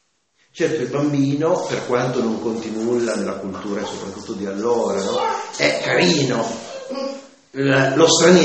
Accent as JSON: {"language": "Italian", "region": "Abruzzo", "country": "Italy", "tie": "born or raised there", "said": "io sono stato tanti anni in Abruzzo, mia terra nativa"}